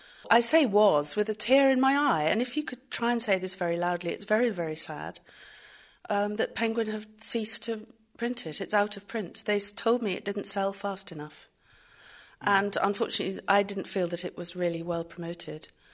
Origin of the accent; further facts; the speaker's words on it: London, United Kingdom; I grew up in London, and music surrounded me all the time.